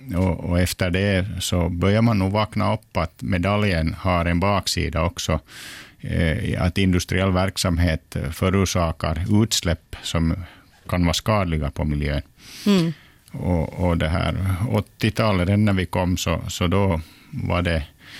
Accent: Karis, Uusimaa, Finland; accent: Karis dialect; ni kanske hör lite på min dialekt att den sitter kvar, den här Karis-dialekten, så jag är född och uppvuxen i Karis. Lilla staden Karis, 8000 invånare i Västra Nyland. Mm. 66 föddes jag där

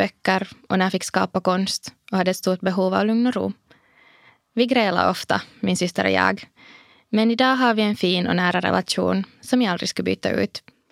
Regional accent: Espoo, Uusimaa, Finland; Jag växte upp i Esbo. I en lycklig och flerspråkig barndomsfamilj med mamma, pappa och lillasyster.

